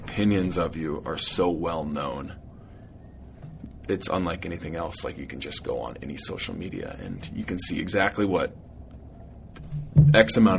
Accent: Montana, United States; Bet if I said I was from Alaska, people would be less surprised and less caught off guard than if I say I'm from Montana, judging from the reactions I've gotten my whole life.

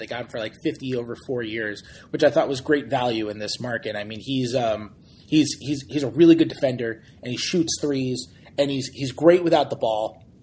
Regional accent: New York, United States; The Knicks, my hometown team. The New York Knicks.

